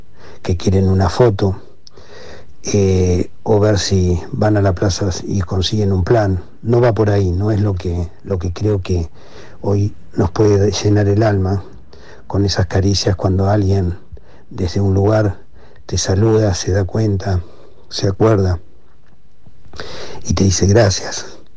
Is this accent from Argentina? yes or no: yes; La Plata, Buenos Aires Province, Argentina; nosotros somos originalmente de La Plata, la mayoría